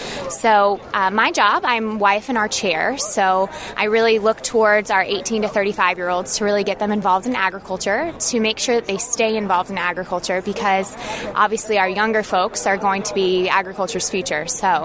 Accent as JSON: {"language": "English", "region": "Florida", "country": "United States", "lives_now": "Plant City, United States", "said": "Originally from Volusia County, but I currently reside in Hillsborough County, Plant City, Florida."}